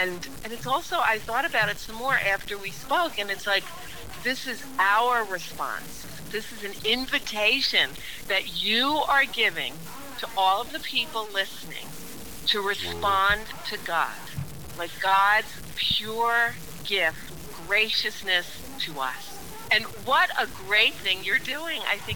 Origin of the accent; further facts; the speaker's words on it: Brooklyn, New York, United States; now in South Carolina, United States; I grew up in Brooklyn, New York. I moved to South Carolina about 13 years ago.